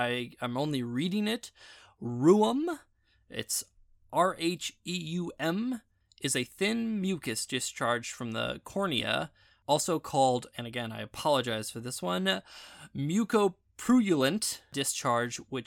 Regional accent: United States; I apologize, I'm American and I can't pronounce everything

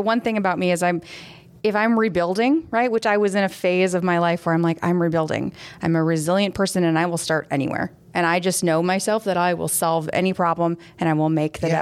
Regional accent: St. Cloud, Minnesota, United States; I grew up in St. Cloud.

